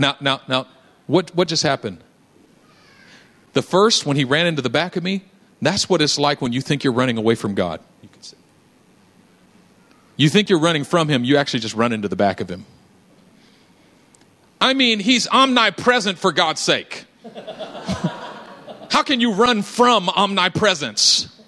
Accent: Oakland, California, United States; My little brother decided he wanted to be a thug. We grew up in East Oakland.

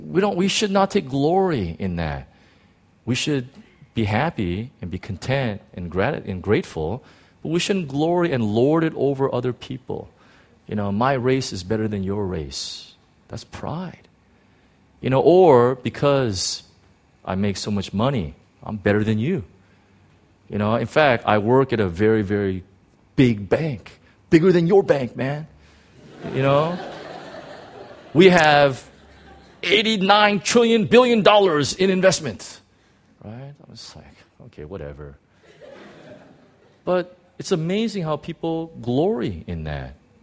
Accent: United States; now in Hong Kong; I'm thankful to the Lord for being in these people groups and growing up in the United States and these type of things.

